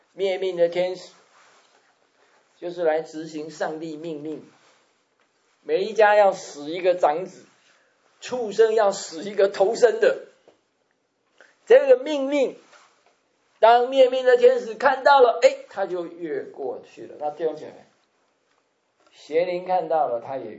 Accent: China; 就好像我们中国人在过年的时候，我们家家户户是不是会贴春联呐、啊？

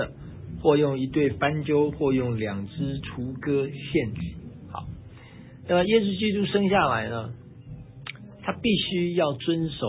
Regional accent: China; 就像好像我们中国人过年了，我们贴那个春联呢

